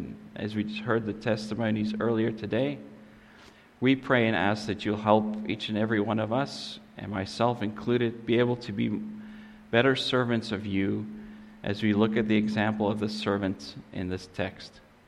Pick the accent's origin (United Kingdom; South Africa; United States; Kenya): South Africa; Benoni, Gauteng; As Pastor said, I'm a South African. I was raised there and grew up there. And I grew up in a town called Benoni.